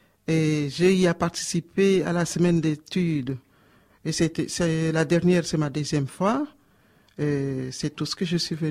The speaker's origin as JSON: {"language": "French", "country": "DR Congo", "said": "Je suis originaire du Congo, République démocratique."}